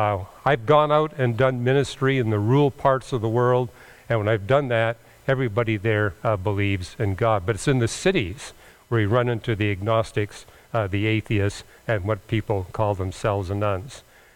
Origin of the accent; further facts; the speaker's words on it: British Columbia, Canada; something I appreciated when I was growing up in British Columbia.